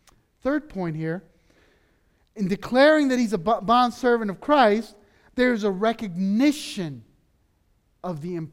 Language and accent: English; Beirut, Beirut Governorate, Lebanon; I grew up in Beirut in a community where my entire relative system lived around me. And if they weren't relatives, they were members of the same church.